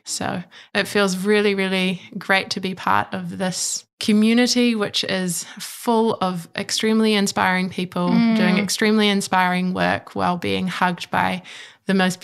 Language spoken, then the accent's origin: English; Rotorua, Bay of Plenty, New Zealand; also born or lived in United States / Wellington; I grew up in Rotorua. I really enjoyed my time growing up there and still have a lot of my family living there. And in my adult years, I've lived in a combination of different places. I've spent about 6 years living in the US, moved back to New Zealand